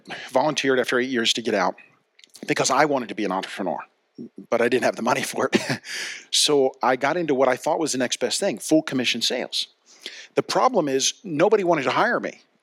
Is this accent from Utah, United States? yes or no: no; Philadelphia, Pennsylvania, United States; now in Santa Maria, United States; Originally Philly, but now Santa Maria.